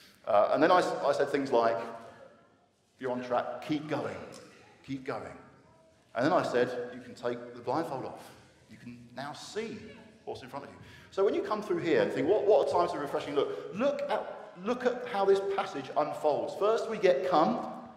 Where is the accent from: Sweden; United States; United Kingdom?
United Kingdom; sometimes maybe as a Brit we can be a bit like this.